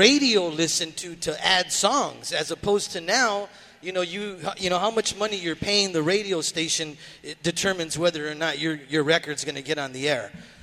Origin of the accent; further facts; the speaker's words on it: Los Angeles, California, United States; growing up in East L.A., my older brothers and sisters would listen to, you know